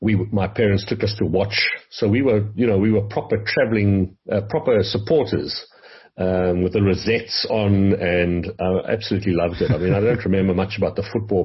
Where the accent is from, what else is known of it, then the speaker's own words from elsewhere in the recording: Pretoria, Gauteng, South Africa; My father played. He came from Pretoria. We grew up in Pretoria as young kids.